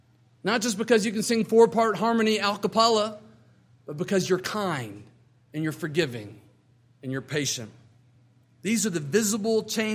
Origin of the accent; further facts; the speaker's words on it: Kentucky, United States; because I was born and raised in Kentucky, and this outsider knew more about my commonwealth, to me a state, than I did, you know.